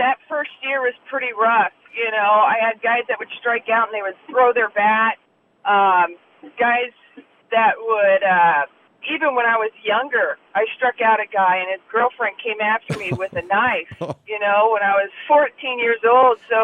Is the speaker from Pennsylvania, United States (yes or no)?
no; Duluth, Minnesota, United States; But the first game was special because I was in Duluth Superior Dukes, my hometown, my home stadium